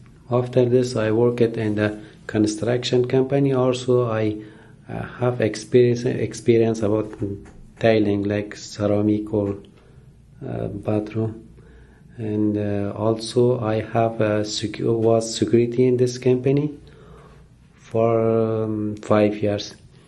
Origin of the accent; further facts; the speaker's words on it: Afghanistan; English is a second language; now in United States; I am from Afghanistan. I came in 3 months ago.